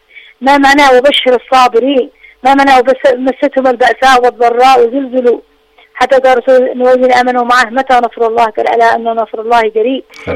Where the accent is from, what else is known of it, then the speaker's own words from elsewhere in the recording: Yemen; نحن كشعب يمني وكمحبين للسيد عبد الملك بدر الدين الحوثي